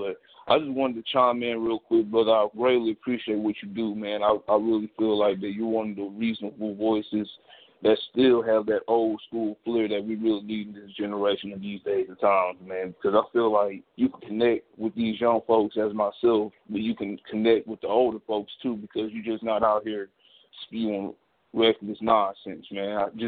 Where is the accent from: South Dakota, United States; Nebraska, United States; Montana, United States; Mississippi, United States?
Mississippi, United States; I'm from the Deep South. I'm from Mississippi.